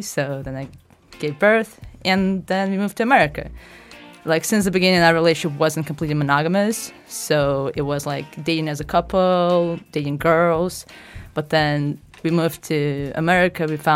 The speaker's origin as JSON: {"language": "English", "country": "Russia", "said": "I'm originally from Russia. I'm married. I've been married for 2.5 years."}